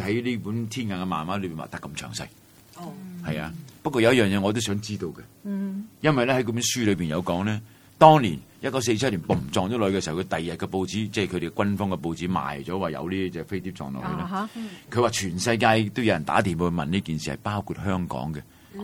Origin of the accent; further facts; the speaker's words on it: San Francisco, California, United States; 因為我係三藩市人啦，叫做咁樣講啦。即係喺三藩市就聽到啦